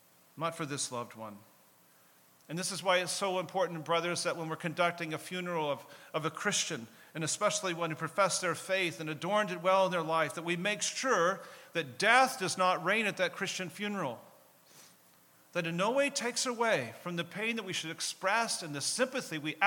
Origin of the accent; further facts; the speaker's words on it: Nebraska, United States; I was raised in Nebraska, and we had tornadoes.